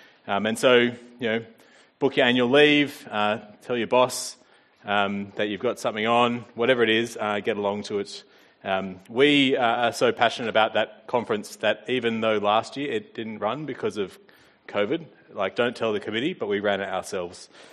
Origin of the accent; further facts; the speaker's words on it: Wellington, New Zealand; I'm from Wellington, so we just turn the fan down a few notches.